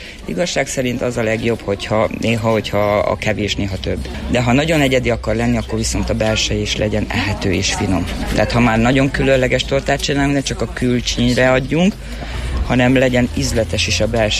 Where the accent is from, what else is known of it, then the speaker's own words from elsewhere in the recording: Hungary; ha harmadik lettem volna, mint magyar torta készítő